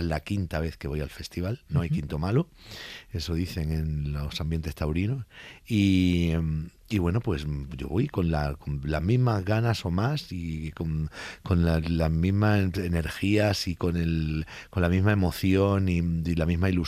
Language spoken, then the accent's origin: Spanish; Málaga, Andalusia, Spain; Chiqui también es de Málaga, es de mi tierra